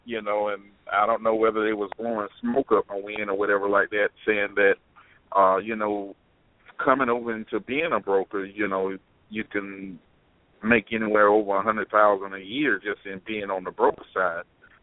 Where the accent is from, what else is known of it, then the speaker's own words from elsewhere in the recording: Georgia, United States; I am from Georgia.